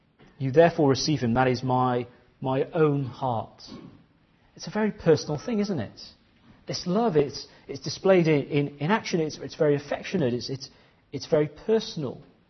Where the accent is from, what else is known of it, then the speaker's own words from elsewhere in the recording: India; When I was growing up in India